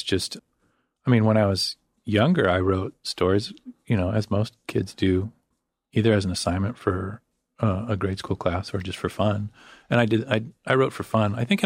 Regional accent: Loveland, Colorado, United States; I grew up in a town called Loveland. Most people, I have to say, it's a small town south of Fort Collins.

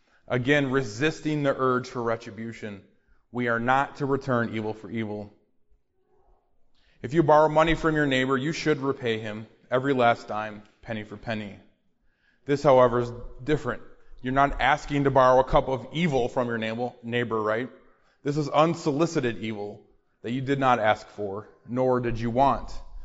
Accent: Chicago, Illinois, United States; But I grew up in Chicago, or outside of Chicago. And in the wintertime, they salt the roads.

